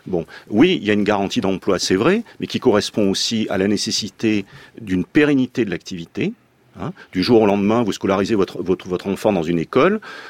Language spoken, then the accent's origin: French; Auvergne-Rhône-Alpes, France; Bon, donc ça veut dire que moi je suis savoyard aussi.